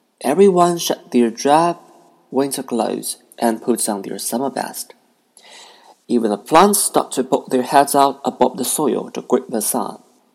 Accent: Nanjing, Jiangsu, China; if I just live in my hometown in Nanking

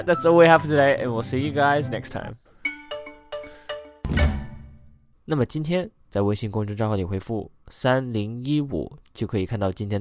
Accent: Australia; I'm Australian.

